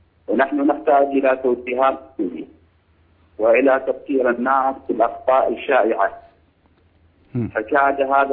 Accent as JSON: {"language": "Arabic", "country": "Iraq", "said": "وأنا من العراق ومن الشيعة."}